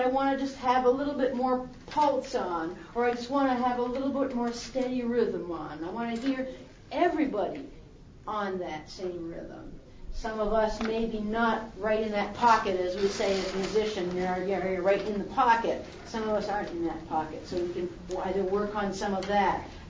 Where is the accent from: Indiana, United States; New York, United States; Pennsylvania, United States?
Pennsylvania, United States; Harleysville; I'm from Harleysville, Pennsylvania, right outside Philadelphia.